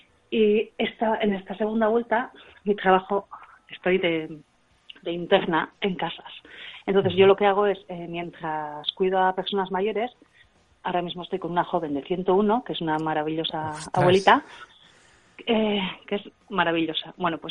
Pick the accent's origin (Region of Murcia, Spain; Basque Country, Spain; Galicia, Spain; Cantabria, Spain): Basque Country, Spain; Zumaya; also born or lived in San Sebastián / London; crecí en San Sebastián, o sea, nací allí, pero bueno, es que no viví casi allí, yo he vivido siempre en Zumaya, y me siento muy de Zumaya.